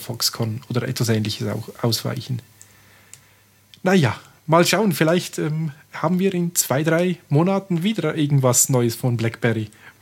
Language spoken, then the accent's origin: German; Graubünden, Switzerland; aus meiner Heimat, aus dem Bündnerland, genauer gesagt aus Chur, unserer Hauptstadt des Kantons